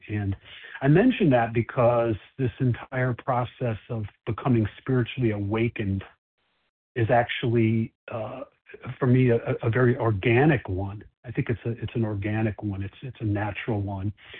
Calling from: Chicago, Illinois, United States; I'm calling from Chicago, Illinois.

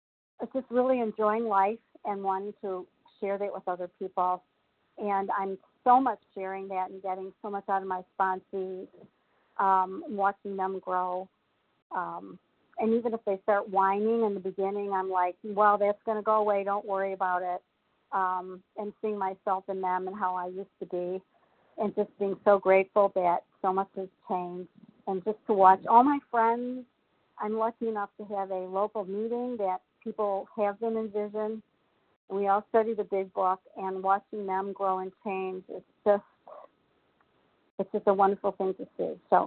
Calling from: Illinois, United States; I'm calling from Illinois.

